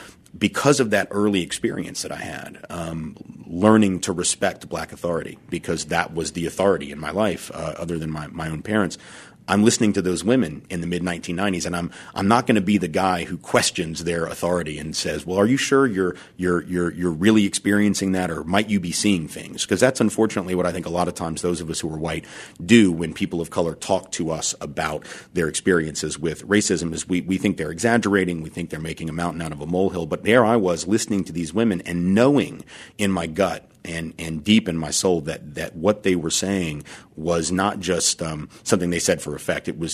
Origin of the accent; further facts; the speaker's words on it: Nashville, Tennessee, United States; I mean, I grew up in Nashville, Tennessee. I've lived in the South all my life.